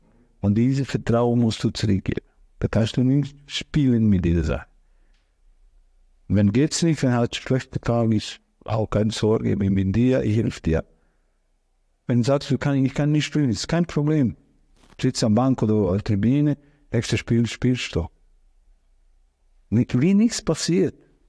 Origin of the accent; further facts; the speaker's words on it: Bosnia & Herzegovina; German is a second language; moved away as an adult; Ich bin geboren in Jugoslawien. In diesem Land, jetzt gibt es nicht mehr, aber top.